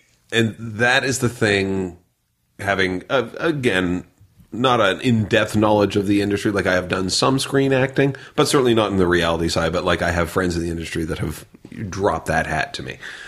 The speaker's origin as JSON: {"language": "English", "region": "Ontario", "country": "Canada", "said": "I'm from small town Ontario myself"}